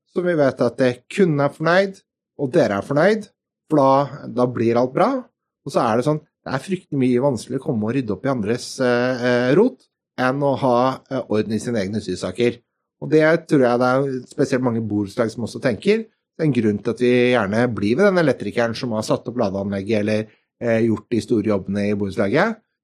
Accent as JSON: {"language": "Norwegian", "region": "Østfold", "country": "Norway", "said": "jeg er fra Østfold, så det kunne vært verre"}